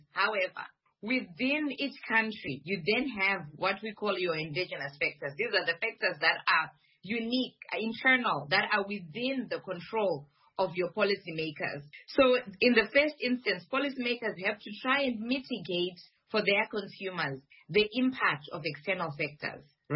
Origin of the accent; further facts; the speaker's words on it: Harare, Zimbabwe; also born or lived in Gweru / Shurugwi / Kwekwe; I'm a mother of three. I grew up in Harare. I also lived in Gweru, in Shirugwe, in Kwekwe.